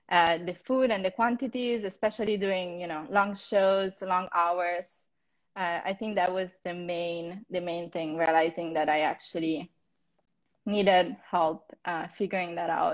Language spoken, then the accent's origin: English; Milan, Lombardy, Italy; now in United States; I'm a dancer with American Ballet Theatre. I'm originally from Milan, Italy, and I've started dancing when I was about 3 years old.